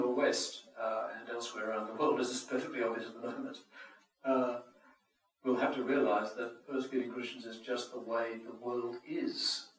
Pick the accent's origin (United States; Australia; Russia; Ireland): Australia; I say, brightly, being an Australian